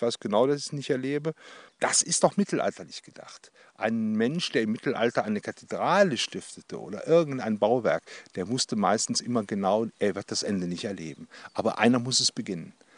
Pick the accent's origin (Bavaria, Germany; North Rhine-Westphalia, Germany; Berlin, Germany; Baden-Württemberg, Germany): North Rhine-Westphalia, Germany; Aachen; Ich bin in Aachen groß geworden.